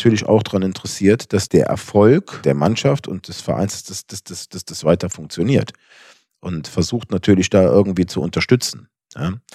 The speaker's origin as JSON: {"language": "German", "town": "Cologne", "region": "North Rhine-Westphalia", "country": "Germany", "said": "ich komme aus Köln"}